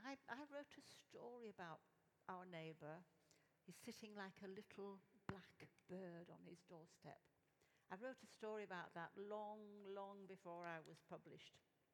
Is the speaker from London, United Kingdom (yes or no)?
no; Castleford, Yorkshire and the Humber, United Kingdom; I was born in Castleford in West Riding of Yorkshire, so I'm Yorkshire through and through. And I spent my formative years in that town.